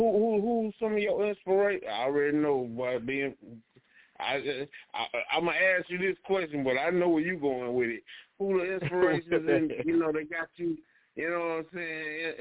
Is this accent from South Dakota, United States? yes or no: no; College Park, Georgia, United States; now in Warner Robins, United States; I'm from Southside, College Park, you know, Clayco, all that there. I just recently moved down to Warner Robins, Georgia.